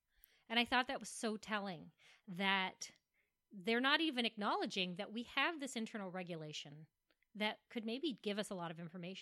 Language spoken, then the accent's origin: English; California, United States; now in Los Angeles, United States; But I came from Northern California before this, and there was a lot of that there.